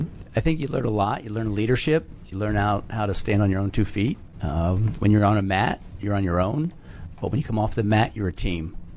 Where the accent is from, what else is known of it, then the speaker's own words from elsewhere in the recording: Pittsburgh, Pennsylvania, United States; I moved around a lot when I was young, but I call Pittsburgh home.